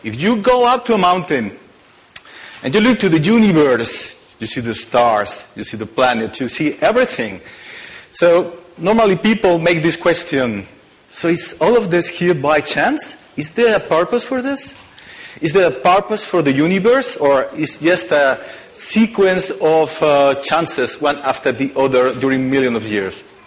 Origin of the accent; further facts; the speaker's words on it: Barcelona, Catalonia, Spain; English is a second language; So I'm from Spain, from Barcelona. I'm here with my wife, Anna, my two daughters, Judith and Eva.